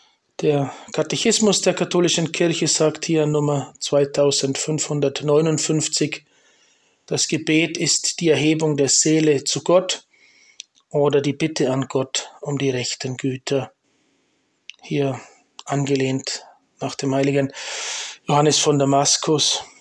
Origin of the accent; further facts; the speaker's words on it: Liechtenstein; Wir haben bei uns in Liechtenstein den Fürsten, der hat eine ganz schöne Burg, ein Schloss oberhalb von Vaduz.